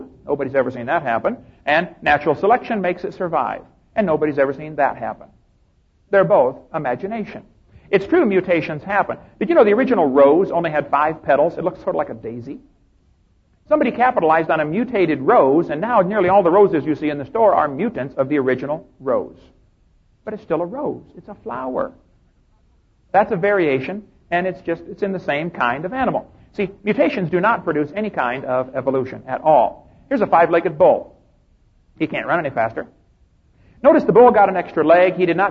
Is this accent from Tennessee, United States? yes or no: no; Illinois, United States